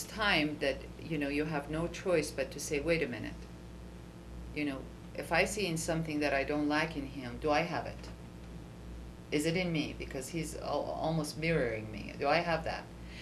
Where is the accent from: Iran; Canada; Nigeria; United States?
Iran; I'm from Iran, he is from it, and it's exactly 12 hours of difference.